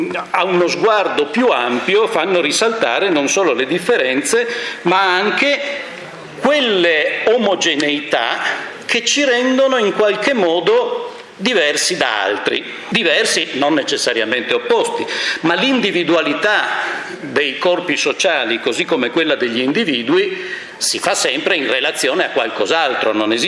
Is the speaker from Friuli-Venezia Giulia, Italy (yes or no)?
yes; Trieste, Friuli-Venezia Giulia, Italy; Io sono del Friuli Venezia Giulia, vengo da Trieste